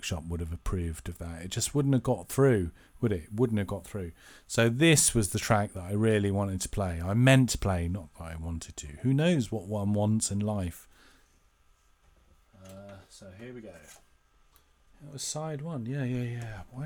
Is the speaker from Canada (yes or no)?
no; England, United Kingdom; if you are brought up as a child, and this is where I was headed on this journey as a child, then as an English child in the 60s, 70s, then you would probably know this next track.